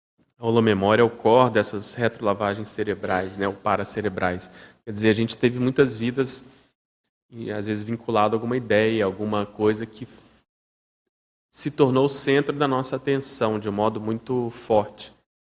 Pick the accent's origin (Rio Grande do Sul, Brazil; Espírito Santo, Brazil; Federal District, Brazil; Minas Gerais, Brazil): Federal District, Brazil; Brasília; Eu, como sou de Brasília, vejo muito caso, né?